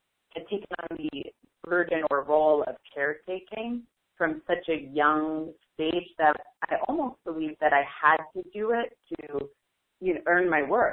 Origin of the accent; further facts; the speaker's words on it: Brooklyn, New York, United States; born there; also born or lived in Queens; I was born in Brooklyn, moved to Queens, and then journeyed back to Brooklyn.